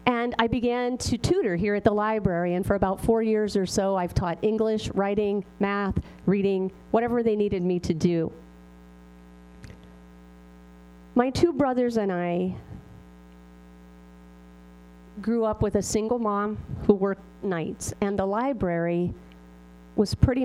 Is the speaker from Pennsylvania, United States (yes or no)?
no; Columbus, Ohio, United States; moved away as an adult; also born or lived in San Diego; now in Bonner County, United States; I grew up in Columbus, Ohio, and then I moved to San Diego when I was in college. I went to grad school and law school there.